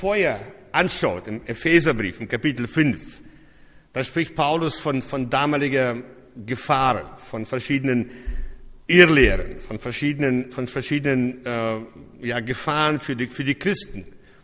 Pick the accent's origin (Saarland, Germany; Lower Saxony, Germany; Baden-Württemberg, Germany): Baden-Württemberg, Germany; Ich komme aus dem Schwarzwald. Kleines Dorf, ein bisschen größer wie das Dorf meiner Schwiegermutter. 900 Einwohner, wir haben 4 Straßen